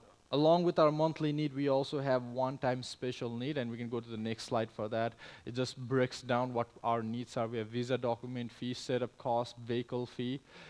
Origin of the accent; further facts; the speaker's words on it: Nepal; I was born and raised in Nepal. I'm from Nepal.